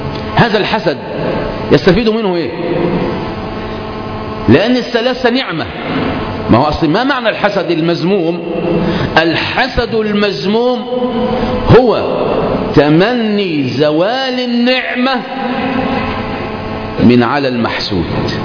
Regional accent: Egypt; عندنا في مصر يوم 15 شعبان بسطب

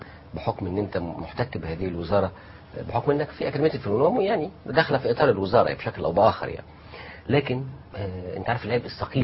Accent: Egypt; أنا رجل مصري كويس، بعشق مصر، بحب تراب مصر

